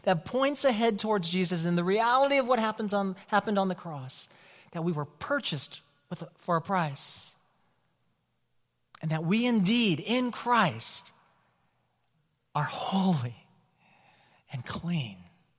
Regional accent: Oakland, California, United States; Maxwell Park is the district that the neighborhood that I grew up in East Oakland.

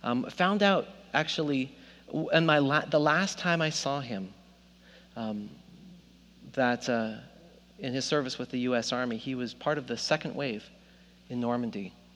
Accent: Nelson, British Columbia, Canada; I grew up in Nelson, B.C.

